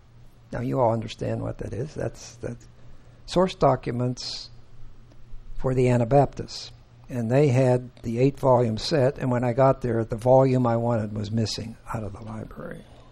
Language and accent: English; Colorado, United States; I couldn't live here. I'm from Colorado. I'll die here.